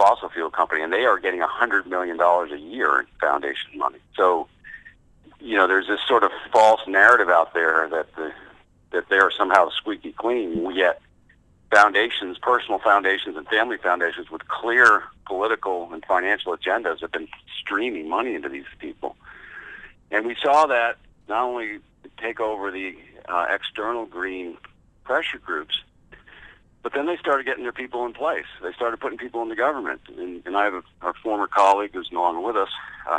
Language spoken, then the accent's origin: English; New England, United States; I grew up in New England, and the National Seashore took locked down most of Cape Cod.